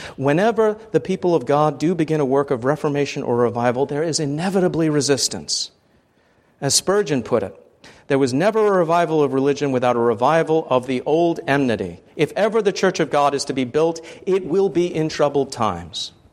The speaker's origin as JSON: {"language": "English", "region": "England", "country": "United Kingdom", "said": "I'm originally from England"}